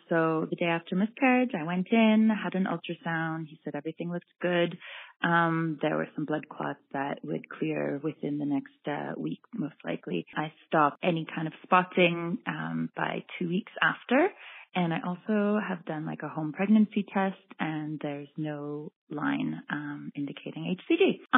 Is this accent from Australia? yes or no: no; Canada; now in Ethiopia; Hi, Dr. Natalie Crawford. I'm a Canadian who's currently living in Africa right now for work.